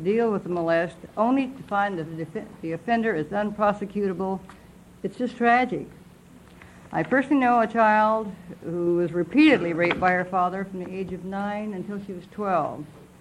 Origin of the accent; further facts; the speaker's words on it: Klamath Falls, Oregon, United States; from Klamath Falls.